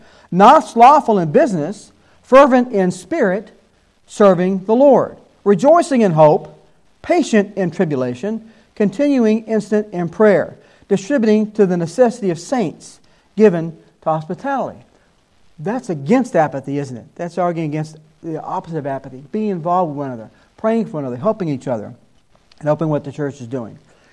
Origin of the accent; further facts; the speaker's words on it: the South, United States; Now, I'm from the South.